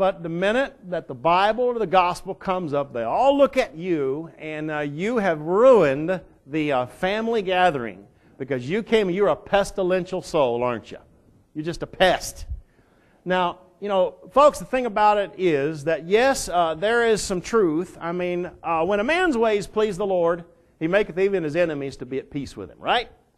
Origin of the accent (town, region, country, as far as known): Texas, United States